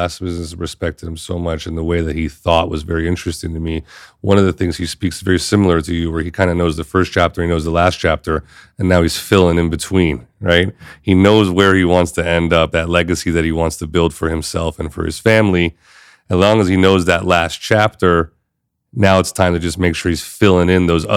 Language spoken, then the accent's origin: English; United States; born there; I was born in America, so it took me to meet people from other countries to realize the impact of American cinema on the world.